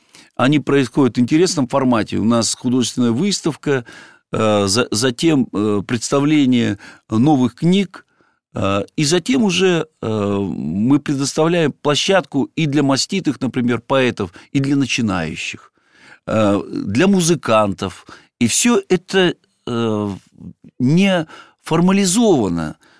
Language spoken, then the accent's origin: Russian; Irkutsk, Irkutsk Oblast, Russia; born there; Вы знаете, я родился в Иркутске.